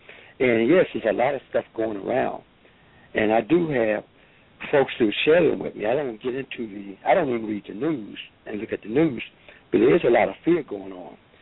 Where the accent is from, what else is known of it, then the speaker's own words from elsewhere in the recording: Washington, District of Columbia, United States; I mean, I'm in the nation's capital. I grew up in Washington, D.C.